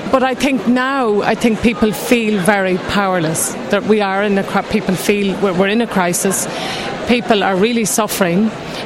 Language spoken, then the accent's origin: English; Connacht, Ireland; I'm here from Mayo. I got on a bus at 7 o'clock this morning, came here to be here for the day. We'll bring this back to Mayo.